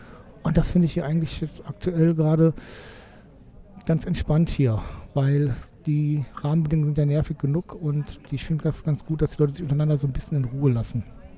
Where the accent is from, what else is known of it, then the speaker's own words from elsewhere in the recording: Cologne, North Rhine-Westphalia, Germany; ich bin ja auch als Kölner eher, ich fremde immer mit Hamburg wieder, ne?